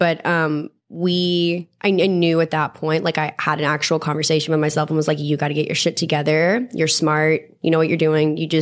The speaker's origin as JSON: {"language": "English", "region": "Texas", "country": "United States", "tie": "born or raised there", "said": "I mean, I grew up in Texas in the South and like a really rough part."}